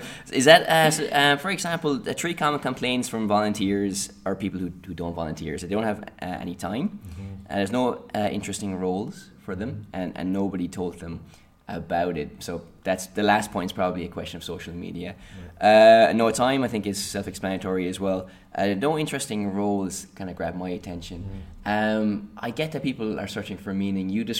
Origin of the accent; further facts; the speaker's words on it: Ireland; but being Irish, from what I've gathered and having been a volunteer myself in Ireland